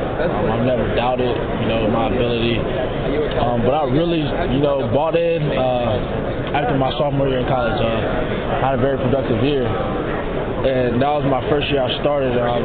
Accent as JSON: {"language": "English", "region": "Florida", "country": "United States", "said": "I'm from West Coast, Florida, so I'm a hop skip away from actually being from my hometown."}